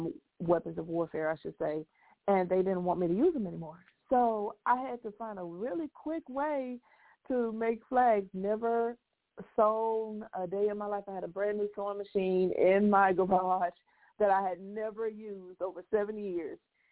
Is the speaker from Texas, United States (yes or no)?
yes; Texas, United States; Well, I am from Texas, the great state of Texas.